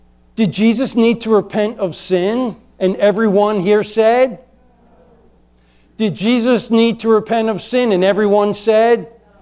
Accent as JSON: {"language": "English", "region": "Chesapeake Bay", "country": "United States", "tie": "born or raised there", "said": "The Chesapeake Bay is bigger than it is, okay? And I grew up on the Chesapeake Bay."}